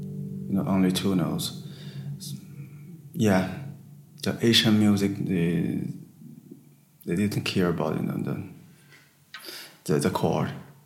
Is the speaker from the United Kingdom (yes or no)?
no; China; English is a second language; and I'm from China, and I play the Chinese traditional instrument.